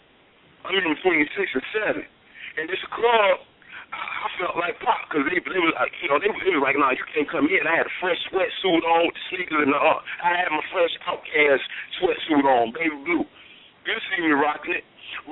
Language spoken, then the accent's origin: English; the South, United States; What I'm saying is that I'm a nigga from the South, and I always say that I'm a down South nigga with up North game.